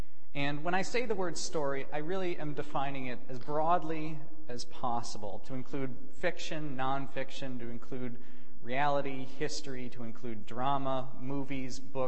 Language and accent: English; United States; I'm an American, so some of the stories that I grew up with are going to be different from yours.